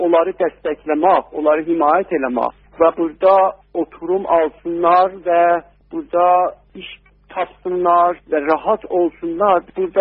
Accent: Tabriz, East Azerbaijan, Iran; now in Australia; Mən Təbrizdən gəlmişəm.

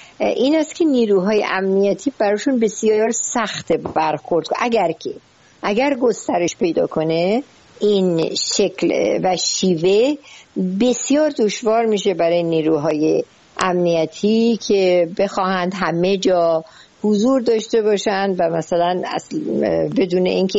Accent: Ahvaz, Khuzestan, Iran; also born or lived in Tehran; و در جنوب ایران در شهرستان اهواز به دنیا اومدم، در اونجا دیپلم گرفتم و بعد به تهران رفتم، در تهران وارد دانشگاه شدم و بعد وکیل دادگستری شدم

